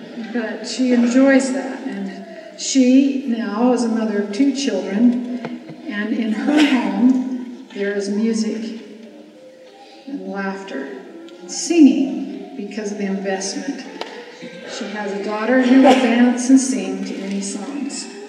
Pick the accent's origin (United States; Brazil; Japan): Brazil; I learned Portuguese as a girl growing up in Brazil. I spent 5 years there.